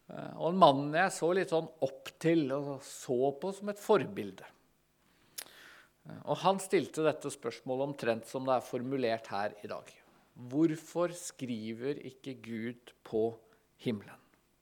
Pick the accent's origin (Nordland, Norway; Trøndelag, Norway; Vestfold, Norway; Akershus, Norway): Vestfold, Norway; Tønsberg; Jeg kommer altså fra Tønsberg i Vestfold, vokst opp med kristendom, vokst opp i et kristent ungdomsmiljø knyttet til Misjonssambandet.